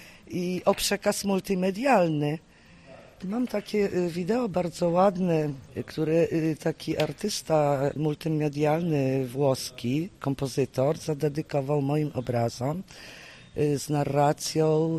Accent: Zamość, Lublin Voivodeship, Poland; ja jestem z Zamościa i kocham Roztocze nasze. Ja miałam dziadków na Roztoczu, w Sójscu, to jest taka turystyczna, bardzo fajna miejscowość.

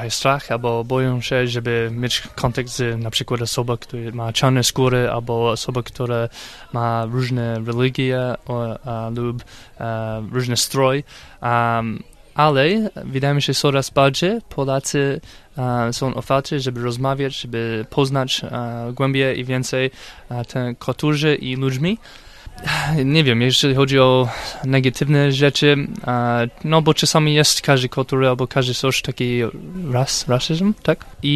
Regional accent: Michigan, United States; Polish is a second language; also born or lived in Kraków; now in Opole, Poland; pochodzę ze Stanów Zjednoczonych, ze stanu Michigan.

